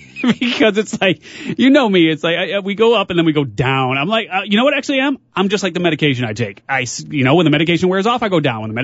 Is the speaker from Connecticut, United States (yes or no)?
no; Chicago, Illinois, United States; now in San Diego, United States; I'm from Chicago. So as you guys know, I came here, or maybe if you're just listening for the first time here, now you know, I just came to San Diego for the first time about a year plus ago.